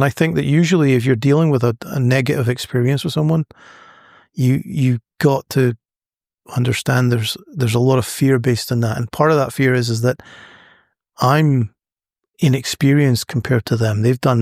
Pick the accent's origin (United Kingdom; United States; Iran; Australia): United Kingdom; Scotland; accent: Scottish; which probably means my Scottish accent might be apparent